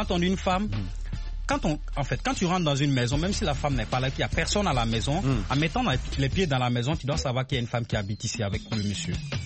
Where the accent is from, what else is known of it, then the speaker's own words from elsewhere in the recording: Burkina Faso; Chez nous, au Burkina, par exemple.